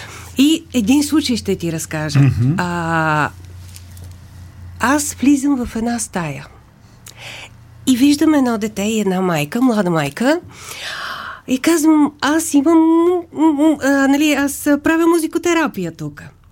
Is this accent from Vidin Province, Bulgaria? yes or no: no; Plovdiv, Plovdiv Province, Bulgaria; Вчера имах занимание с децата в Пловдив, защото аз съм от Пловдив.